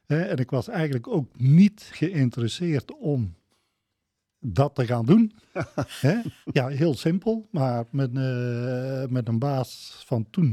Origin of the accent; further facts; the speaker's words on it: Ulicoten, North Brabant, Netherlands; born there; now in Baarle-Nassau, Netherlands; En ik ben geboren in Ulikoten, maar ik woon sinds 1969 in Baarle-Nassau.